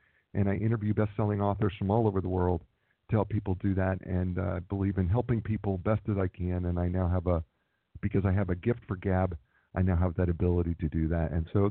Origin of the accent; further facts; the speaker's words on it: Nebraska, United States; also born or lived in New Jersey; I was born in New Jersey and was raised in Nebraska in a farming community of 119 people and became a farmhand at a very young age, probably around 9 years of age, and worked on farms until I went to college